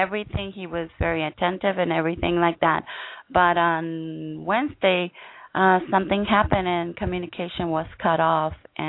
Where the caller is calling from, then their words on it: Tijuana, Baja California, Mexico; Well, you're going to be surprised because I'm calling from Tijuana, Mexico, next to San Diego.